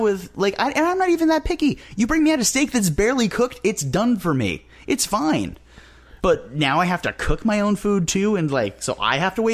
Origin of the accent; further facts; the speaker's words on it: Ireland; Because I am an Irish person.